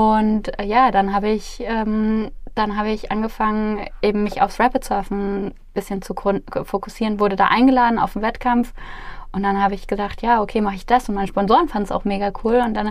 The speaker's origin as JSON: {"language": "German", "town": "Starnberg", "region": "Bavaria", "country": "Germany", "tie": "born or raised there", "said": "Ja, also ich bin 33, ich komme aus der Nähe von München, aus Starnberg, da bin ich geboren und aufgewachsen, auch zur Schule gegangen"}